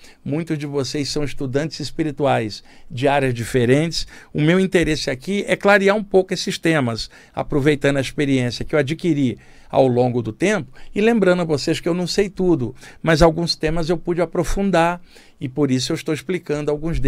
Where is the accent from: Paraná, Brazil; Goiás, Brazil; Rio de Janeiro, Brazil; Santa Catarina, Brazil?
Rio de Janeiro, Brazil; now in São Paulo, Brazil; quando eu vim do Rio para São Paulo, no finalzinho da década de 80